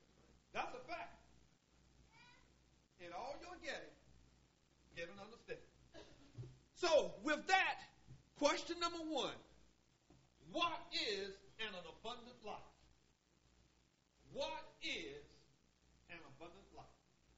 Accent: Willard, North Carolina, United States; I'm from Willard, North Carolina. There was a whole lot of our life growing up as a youth.

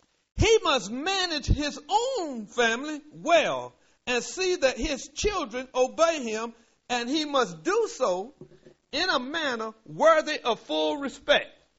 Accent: Willard, North Carolina, United States; I'm from Willard. I'm from Willard, North Carolina. That's 37 miles northwest of Wilmington.

